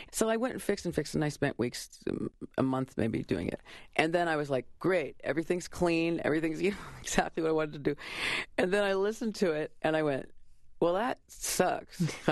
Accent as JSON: {"language": "English", "region": "the Maritimes", "country": "Canada", "said": "I'm from the Maritimes, and everyone there talks so fast."}